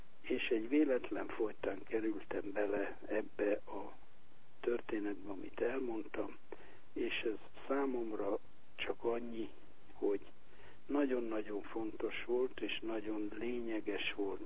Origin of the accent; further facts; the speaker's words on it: Tiszafüred, Jász-Nagykun-Szolnok, Hungary; born there; Hát én egy nagy községben, egy járási székhelyen születtem, Tiszafüreden. Ez nem messze van a Hüzesabonytól, egy olyan 31 kilométerre.